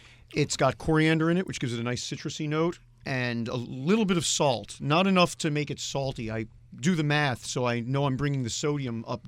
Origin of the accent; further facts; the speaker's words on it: New York, United States; Near New York City.